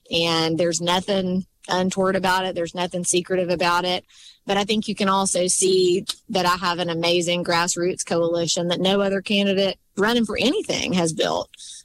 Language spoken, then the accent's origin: English; Selma, Alabama, United States; And I'm from Selma, Alabama